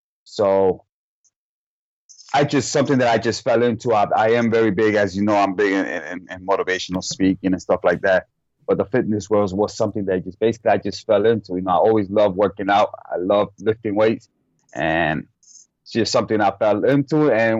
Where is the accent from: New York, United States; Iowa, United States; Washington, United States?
New York, United States; Buffalo; I'm from Buffalo, New York. That's where I was basically been born and raised here.